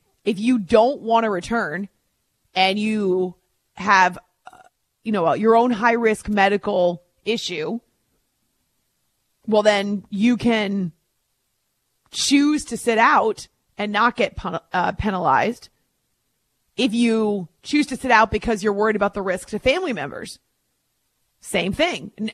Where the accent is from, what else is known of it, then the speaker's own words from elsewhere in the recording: United States; I'm a pet owner. I'm an American.